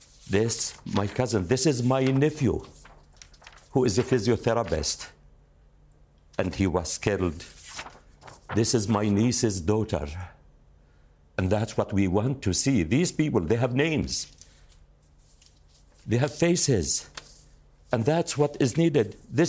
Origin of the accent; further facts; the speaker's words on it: Jabalia, Gaza Strip, Palestine; My life as a Palestinian refugee, because I was born as a re